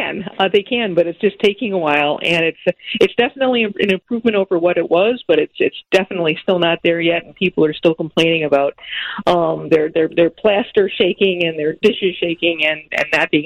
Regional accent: Roselle, United States; I grew up in Roselle, and I remember, the noise out there being enormous

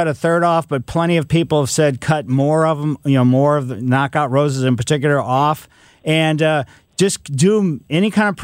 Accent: Ellisville, Missouri, United States; But growing up in Ellisville, which is, you know, West County, we had peach trees and we had cherry tree in our backyard.

